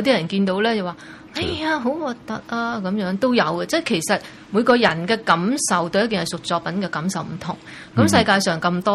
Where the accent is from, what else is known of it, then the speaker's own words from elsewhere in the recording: Guangdong, China; 因为我哋个 culture 都差唔多，我哋广东人